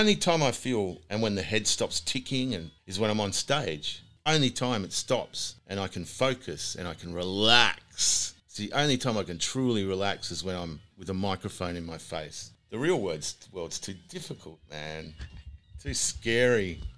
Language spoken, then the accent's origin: English; Fremantle, Western Australia, Australia; But because we're from Freo, we thought, well, you know, let's fucking book close to home.